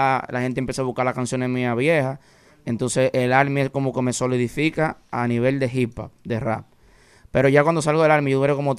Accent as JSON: {"language": "Spanish", "town": "Santo Domingo", "region": "Distrito Nacional", "country": "Dominican Republic", "tie": "born or raised there", "said": "donde yo vengo, que yo nací en Villa María y me crié en Guachupita, ahí es que nace esa cultura de dembow."}